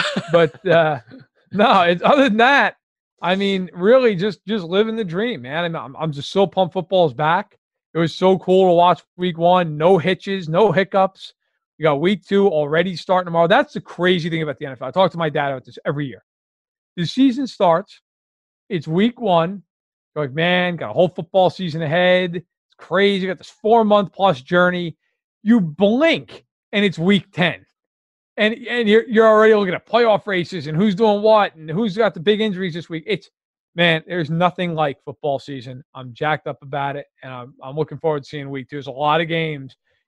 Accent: New York, United States; I'm a Knicks fan. I grew up in New York.

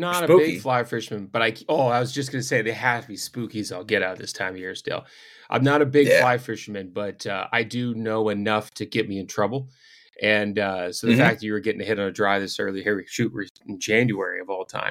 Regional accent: Pennsylvania, United States; the national lead for Huntworth Gear out of Pittsburgh. So right here in my home state.

